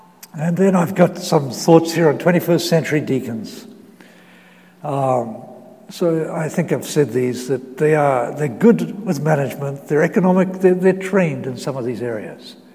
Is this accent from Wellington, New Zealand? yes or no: no; Dunedin, Otago, New Zealand; You know, my city of Dunedin, where I grew up in New Zealand